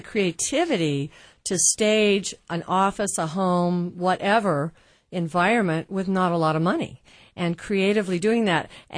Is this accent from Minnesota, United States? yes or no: no; Kansas, United States; I know growing up in Kansas, originally in high school, it was a big deal if somebody had a beer.